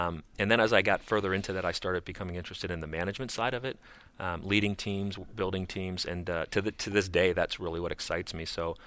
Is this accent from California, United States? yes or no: no; Pennsylvania, United States; So I grew up, I grew up in Pennsylvania. So the winters, whenever there was a day of school canceled, it was actually interesting.